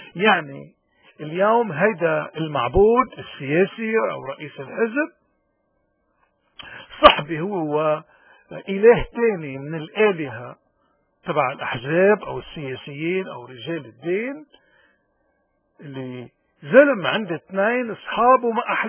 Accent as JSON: {"language": "Arabic", "country": "Lebanon", "said": "عنوان التعليق اللي بيتناول علة من عللنا كلبنانيين"}